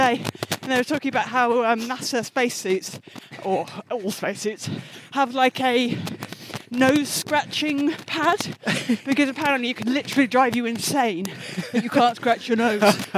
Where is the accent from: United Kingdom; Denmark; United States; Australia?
United Kingdom; Putney, London; So I grew up in Putney